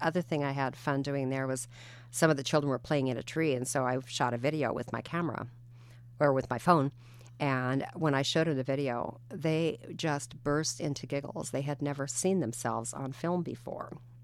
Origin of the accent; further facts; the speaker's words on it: Midwest, United States; And I grew up in the Midwest, okay?